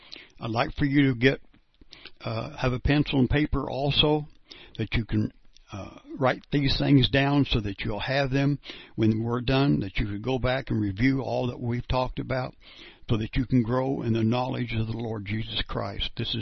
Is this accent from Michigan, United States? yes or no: no; Perry, Kansas, United States; I'm from Perry, Kansas